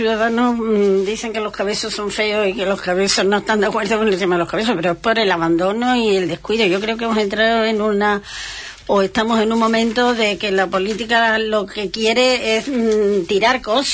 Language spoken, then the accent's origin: Spanish; Huelva, Andalusia, Spain; ciudades se pueden decir que tienen lo que tenemos en Huelva. Y todo lo que sea respetar la historia y mi tierra